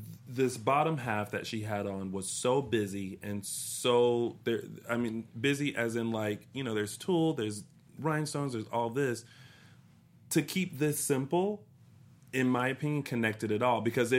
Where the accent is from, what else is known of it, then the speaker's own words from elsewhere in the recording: Columbia, South Carolina, United States; I'm from Columbia.